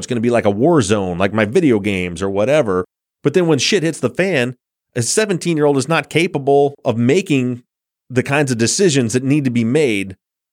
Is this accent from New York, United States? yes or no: no; Michigan, United States; but even though I'm from Michigan, when I drive through Chicago, I cannot do that.